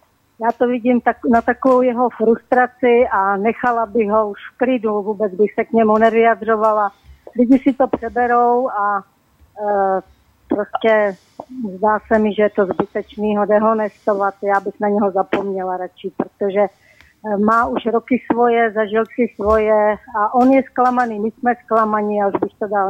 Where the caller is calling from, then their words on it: Moravia, Czechia; z Moravy, jestli jsem se nepředstavila.